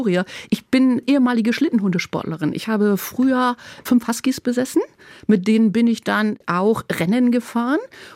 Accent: Bremen, Germany; born there; Ich bin in Bremen-Nord geboren, also noch damals im Hartmannstift und habe dann auch so Exkursionen gemacht in Richtung Stadtzentrum. Ich habe sogar mal früher in der Sögestraße gewohnt. Ich bin dann mal irgendwann in die Neustadt übergesiedelt und dann musste ich wieder zurück

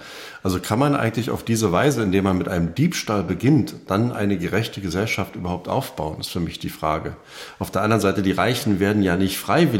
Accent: Germany; Ich komme ja aus der DDR, also bin ja kommunistisch aufgewachsen, das kann man so sagen.

